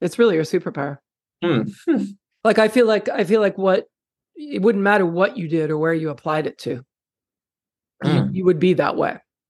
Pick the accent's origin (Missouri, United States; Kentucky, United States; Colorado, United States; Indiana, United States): Kentucky, United States; It sounds like I can do this despite the fact that I'm Black and I'm gay and I'm from Kentucky